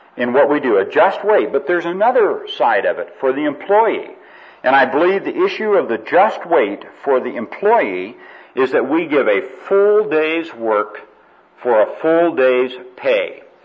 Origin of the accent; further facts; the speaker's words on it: Spokane, Washington, United States; I was a little kid growing up in Spokane, Washington